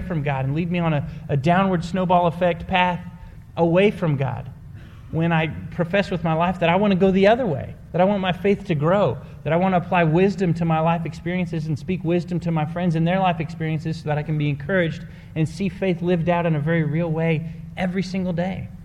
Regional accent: Dallas, Texas, United States; it's in my hometown in Dallas, and I get to play in it.

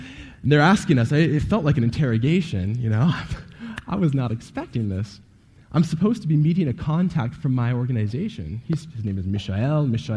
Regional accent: Portland, Oregon, United States; I'm from Portland, Oregon.

